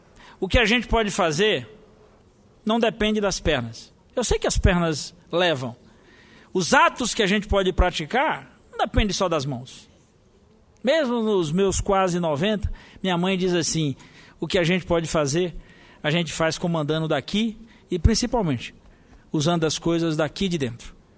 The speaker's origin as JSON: {"language": "Portuguese", "town": "Salvador", "region": "Bahia", "country": "Brazil", "tie": "born there", "said": "Foi, inclusive, que eu nasci em Salvador em decorrência disso."}